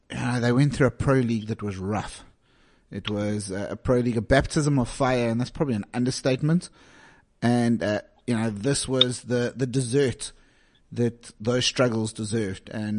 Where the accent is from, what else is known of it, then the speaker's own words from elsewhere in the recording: South Africa; as a South African, it finished in our favor